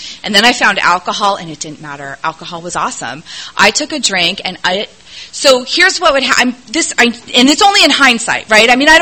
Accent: Los Angeles, California, United States; I grew up in Los Angeles, which is a hellhole of a city. And I love it.

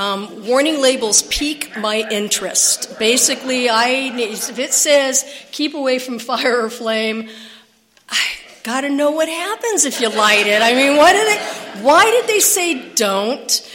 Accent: Escondido, California, United States; I'm from Escondido, like really from Escondido. I was born there, raised there, and have tried to escape twice, and I keep having to come back because Escondido sucks.

